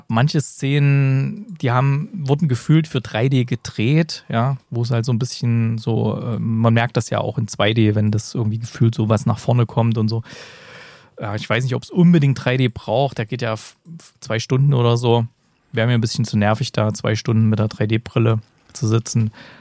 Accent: East Germany, Germany; damals, als ich aufgewachsen bin in der DDR

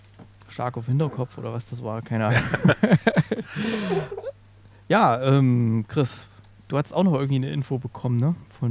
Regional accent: Thuringia, Germany; Da gibt es selbst in Thüringen, wo ich ja herkomme, gibt es selbst da Unterschiede. Also aus der Ecke, wo ich herkomme, hieß das Remftel.

